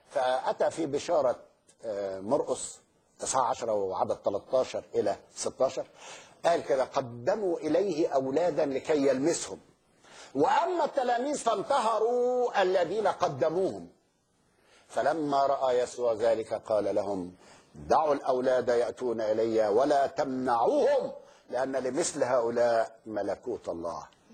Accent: Egypt; على رأي مثل عندنا في مصر

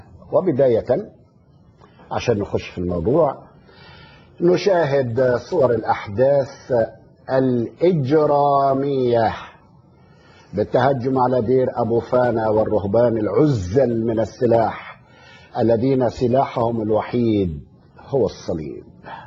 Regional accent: Egypt; ولكن من اجل الاحداث الحزينه التي تجتاح بلادنا مصر

